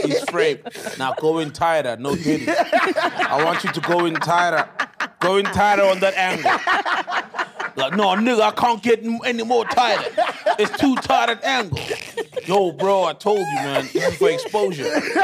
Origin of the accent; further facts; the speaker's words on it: South Africa; Especially we're from South Africa.